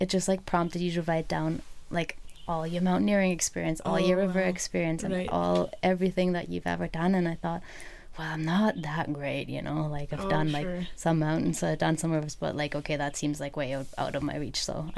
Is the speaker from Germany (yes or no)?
yes; Germany; English is a second language; We're both from Germany.